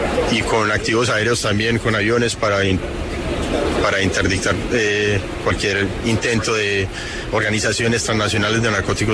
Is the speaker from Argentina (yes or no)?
no; Miami, Florida, United States; born there; Yo nací en Miami.